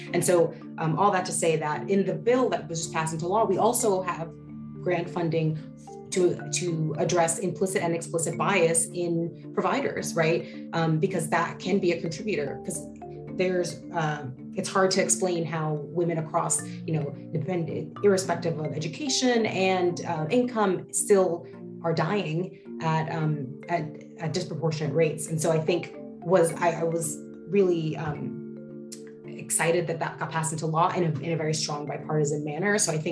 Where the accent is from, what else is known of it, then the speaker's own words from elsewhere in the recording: Dominican Republic; And I'm also from the Dominican Republic, so I didn't know that about you.